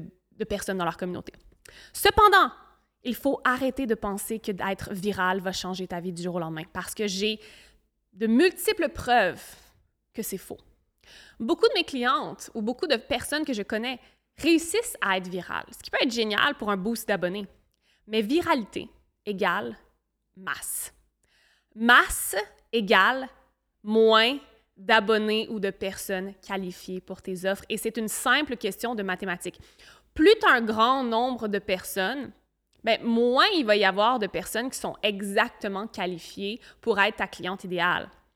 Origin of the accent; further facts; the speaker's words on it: Quebec, Canada; born there; moved away as an adult; alors qu'on se gèle complètement dans mon pays natal au Canada, Québec.